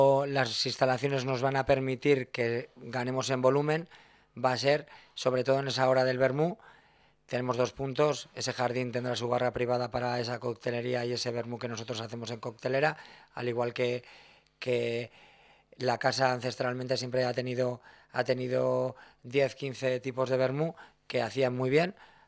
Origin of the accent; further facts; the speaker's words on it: Torrelavega, Cantabria, Spain; Soy de Torrelavega y somos de Torrelavega y ese hojaldre va a estar presente siempre.